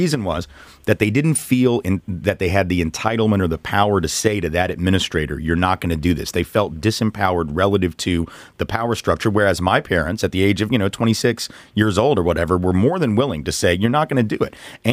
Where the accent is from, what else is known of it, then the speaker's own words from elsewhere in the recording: Nashville, Tennessee, United States; I grew up in Nashville and was actually, in public schools from 74 to 86.